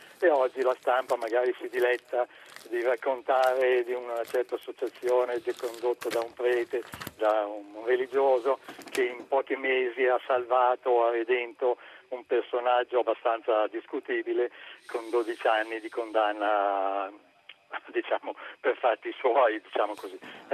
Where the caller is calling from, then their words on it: Varese, Lombardy, Italy; telefono da Varese.